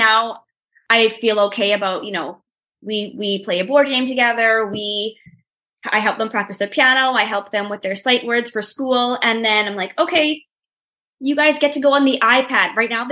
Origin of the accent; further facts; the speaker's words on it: Canada; I haven't really found any big roadblocks being a Canadian seller.